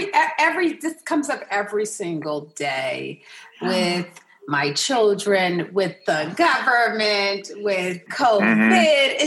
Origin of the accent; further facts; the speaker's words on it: New York, United States; now in Los Angeles, United States; because I was scared to have kids in LA. I'm from New York. I didn't want to have any LA kids.